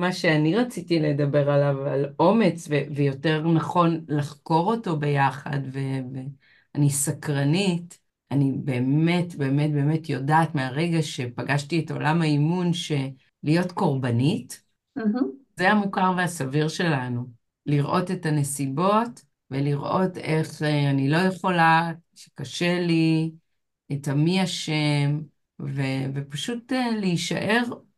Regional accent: Rehovot, Central District, Israel; יש רחוב מאוד מאוד ארוך ברחובות עיר הולדתי שנקרא מנוחה ונחלה.

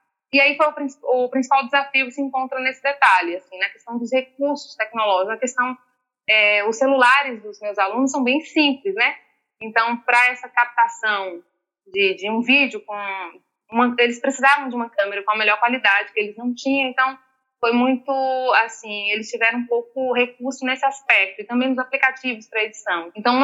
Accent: Boninal, Bahia, Brazil; Porque eu sou de uma comunidade rural muito próxima dali. Eu sou da comunidade da Duas Passagens, que fica a cerca de 15 quilômetros da cidade de Boninal.

